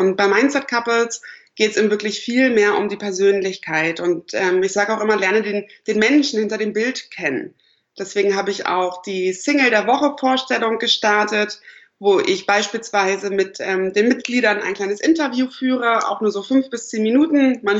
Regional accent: Berlin, Germany; Ich komme aus Berlin, ich bin 28 Jahre alt

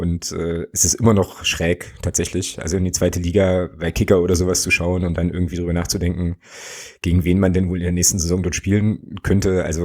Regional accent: Magdeburg, Saxony-Anhalt, Germany; born there; Ich bin ja gebürtiger Magdeburger

